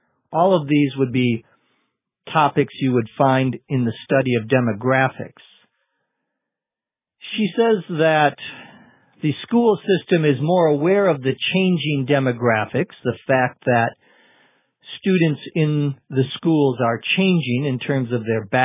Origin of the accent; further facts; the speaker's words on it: Minnesota, United States; So I might also say I'm from Minnesota. That's my place of origin.